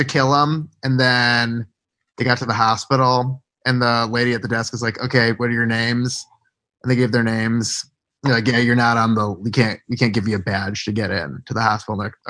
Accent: Chicago, Illinois, United States; so I grew up in Chicago near Cicero, and I mean, like, there's a pretty big, like, mob presence in Chicago.

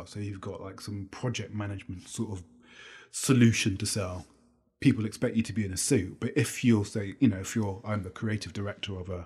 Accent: Bristol, South West England, United Kingdom; growing up in Bristol.

